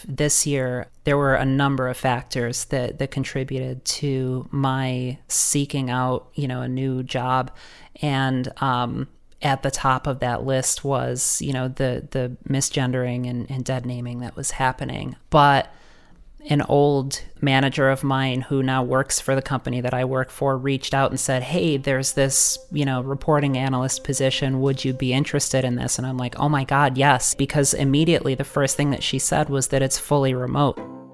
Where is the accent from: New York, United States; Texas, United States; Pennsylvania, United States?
New York, United States; Rochester; I'm from Rochester, New York.